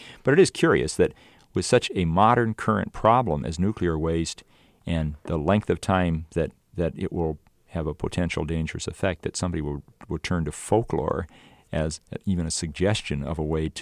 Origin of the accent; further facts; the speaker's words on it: Michigan, United States; I'm from Michigan, and it had to be a Michigan-made car